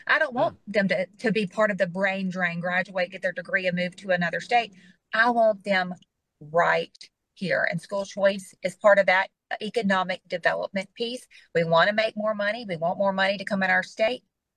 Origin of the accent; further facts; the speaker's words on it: Mississippi, United States; because I'm a Delta girl, born and raised in Mississippi Delta. I'm from Sunflower County